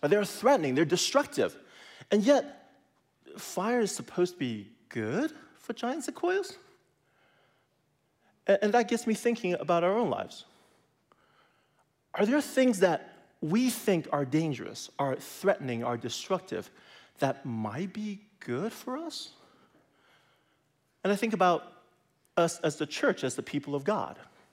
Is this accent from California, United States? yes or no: yes; California, United States; Now, I grew up in California, so when I hear about stories like this and I look at pictures like this, I worry, because I have family and friends in California